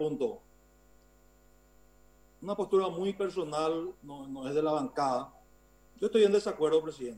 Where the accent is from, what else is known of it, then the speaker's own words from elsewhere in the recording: Paraguay; a mí, como ciudadano paraguayo, como médico y como legislador, me interesa saber cuándo vamos a tener vacunas